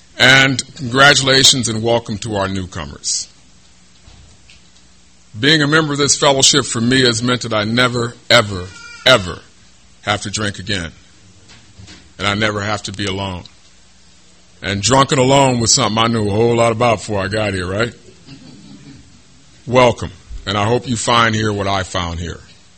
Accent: Midwest, United States; born there; I was born in the Midwest to a middle-class family

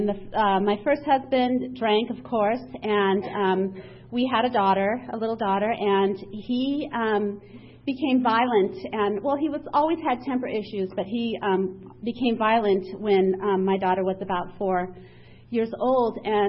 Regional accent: San Diego, California, United States; I grew up here in Allied Gardens. I was a little kid in the 60s, and my parents were hippies.

